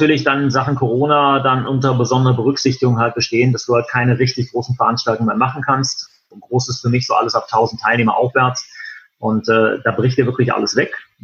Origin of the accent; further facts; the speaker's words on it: North Rhine-Westphalia, Germany; now in Essen, Germany; Ich bin quasi so eigentlich in der goldenen Mitte von NRW. Ich bin in Essen im Ruhrgebiet. Ah. Wenn man sagen muss, ich bin kein gebürtiger Essener, ich komme aus dem Bergischen Land, aber mich hat es dann vor 13 Jahren dann hier in den Ruhrpott geschlagen.